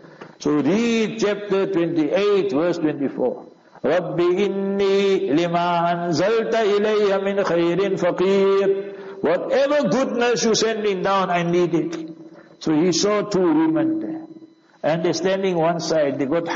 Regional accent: Jeddah, Makkah Province, Saudi Arabia; I said, I'm in Jeddah, I'm from Jeddah.

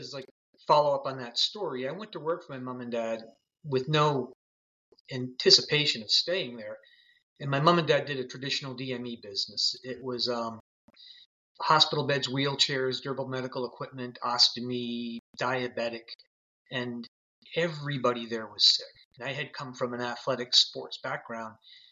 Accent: Foxborough, Massachusetts, United States; I'm originally from Foxborough, Massachusetts.

